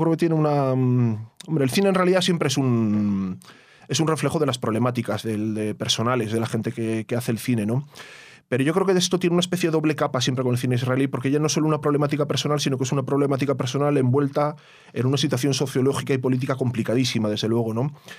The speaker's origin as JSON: {"language": "Spanish", "town": "San Sebastián", "region": "Basque Country", "country": "Spain", "tie": "born there", "said": "Yo soy nacido en San Sebastián en el año 73"}